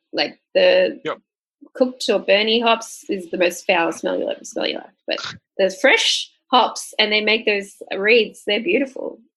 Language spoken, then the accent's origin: English; Australia; I'm Australian